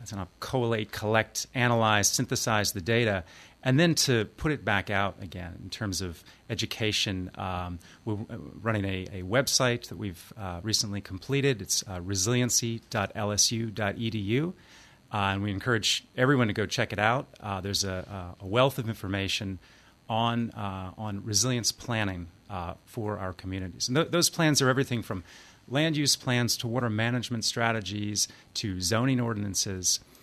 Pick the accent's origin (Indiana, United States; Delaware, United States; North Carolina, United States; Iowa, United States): Delaware, United States; Wilmington; I grew up in Wilmington, Delaware.